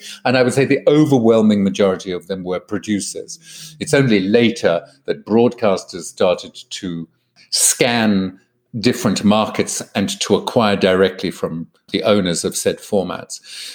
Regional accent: Netherlands; English is a second language; By the way, that show had probably been on air at least 3 years in my home country because it needed to have an established identity. So it's, my show's been on air for 3 years in Holland.

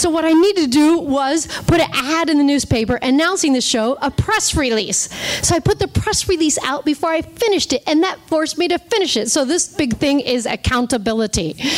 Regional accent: Ohio, United States; I was from Ohio.

